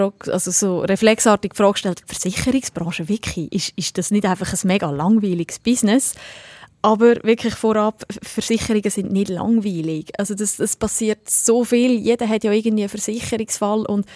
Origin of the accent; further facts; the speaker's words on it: Switzerland; Schauen wir dann auch bei uns in der Schweiz selber, ist das schon so.